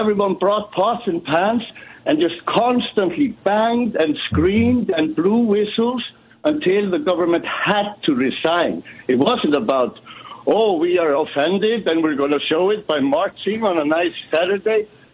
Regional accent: Iceland; now in Malta; No, I'm calling from Malta, but I'm Icelandic.

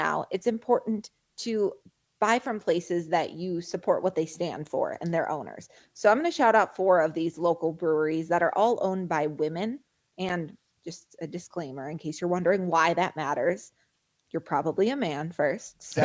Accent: Des Plaines, Illinois, United States; just one town over from where I grew up in Des Plaines, Illinois, is the first ever McDonald's.

